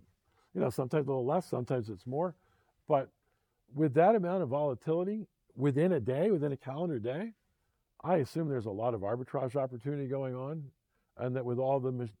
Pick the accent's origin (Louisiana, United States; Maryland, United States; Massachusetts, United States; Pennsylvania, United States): Pennsylvania, United States; Philadelphia; One of them was a two-year stint being the CEO of the NBA team in my hometown, Philadelphia.